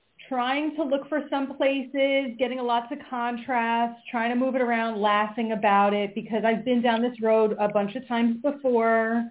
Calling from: Pennsylvania, United States; Pennsylvania.

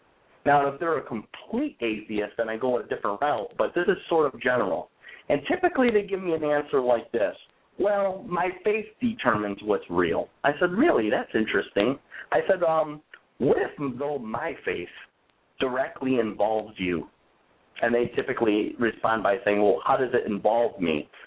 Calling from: New York, United States; I'm out of New York.

